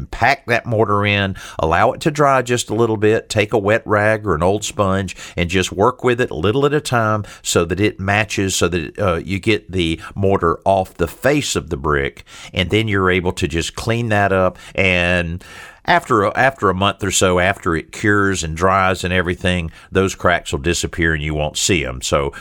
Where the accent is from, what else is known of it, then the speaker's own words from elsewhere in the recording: Marianna, Florida, United States; I don't know if you know that my hometown is actually Mariana, Florida.